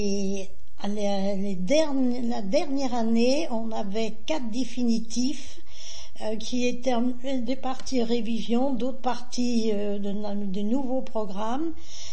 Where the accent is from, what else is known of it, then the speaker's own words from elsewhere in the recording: Nantes, Pays de la Loire, France; Je suis née à Nantes, mon état civil est à Chantenay, mairie annexe de Nantes.